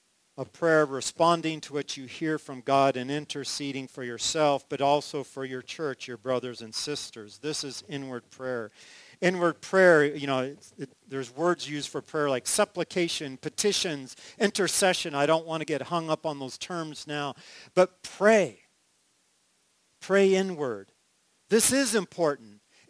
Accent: United States; Now, us, we are so American that I need you to think like, you know, like a Hebrew here, or even the Greek church.

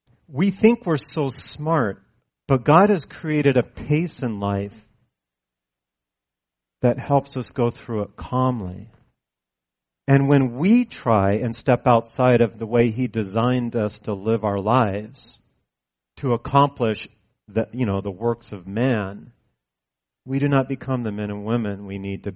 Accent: California, United States; And so this was when, you know, I'm from California, and I've never, you know, I don't know if I'd ever been on a farm.

